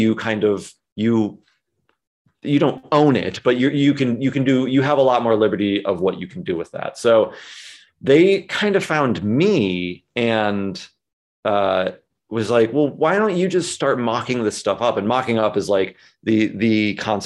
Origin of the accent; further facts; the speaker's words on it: Ohio, United States; now in Los Angeles, United States; I could, if I'm from Ohio originally, I was just going to move back and just do work remotely